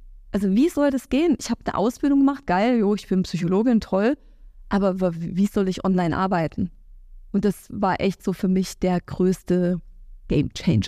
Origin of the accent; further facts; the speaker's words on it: Thuringia, Germany; immer wenn ich da in unser Dörfchen da nach Thüringen gehe, das ist auch meine Heimat und das sind meine Wurzeln und da komme ich her und das kann ich auch nicht verleugnen